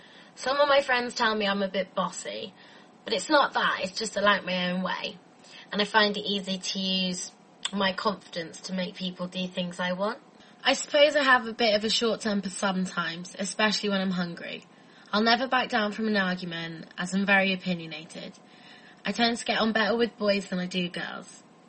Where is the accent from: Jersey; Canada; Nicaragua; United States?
Jersey; now in Liverpool, United Kingdom; I'm from Jersey, Channel Islands. I'm 20, and I'm a student in Liverpool.